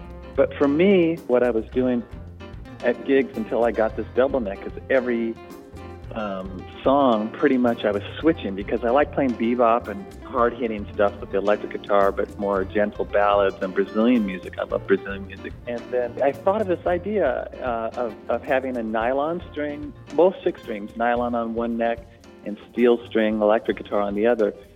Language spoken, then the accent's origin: English; California, United States; also born or lived in Cleveland / Boulder; I was born in Cleveland, Ohio, and then lived in Boulder, Colorado, but lived in California since I was about 6 or 7 years old.